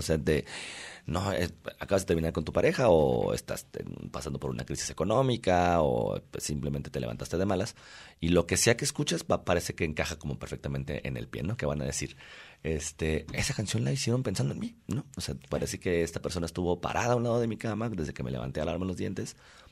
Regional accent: Mexico; nosotros como mexicanos estamos muy acostumbrados a lidiar con la muerte

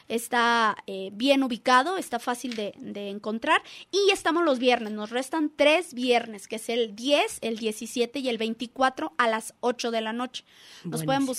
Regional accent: Mexico; si lo llevo a cómo somos los mexicanos

